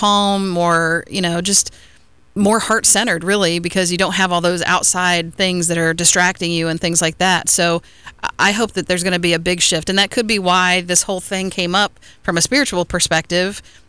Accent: Ohio, United States; now in Florida, United States; I'm from Ohio originally, and then we moved down to Florida

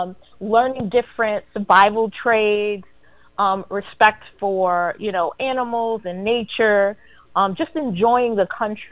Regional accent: New York, United States; moved away; So I am originally from New York, like a lot of people that live here in Florida now.

